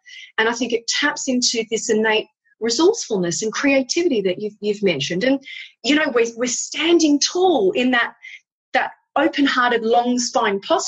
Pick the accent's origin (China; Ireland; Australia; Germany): Australia; Curl Curl, New South Wales; And I grew up in Curlcurl on the cliffs.